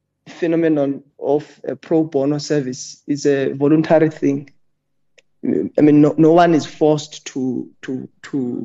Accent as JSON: {"language": "English", "region": "Eastern Cape", "country": "South Africa", "said": "I come from the Eastern Cape, so I'll know more about the Eastern Cape."}